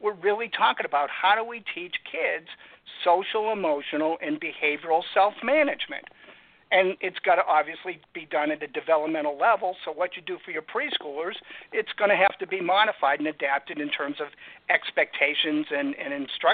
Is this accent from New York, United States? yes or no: no; Massachusetts, United States; But, you know, I grew up outside of Boston, so those old habits die young.